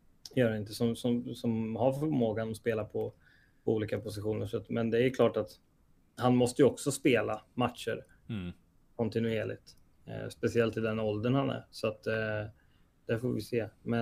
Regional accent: Degerfors, Örebro County, Sweden; Så att jag är inte född och uppvuxen i Degerfors, men jag är uppvuxen i Degerfors.

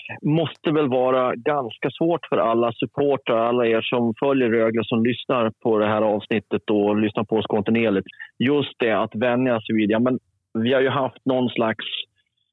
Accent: Fagersta, Västmanland County, Sweden; Där jag kommer från Fagersta så följde man två lag där jag växte upp.

